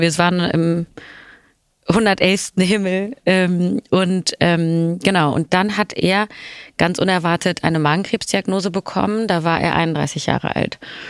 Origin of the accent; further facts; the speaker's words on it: Germany; ich bin zum Beispiel ja im Westen aufgewachsen, in Deutschland.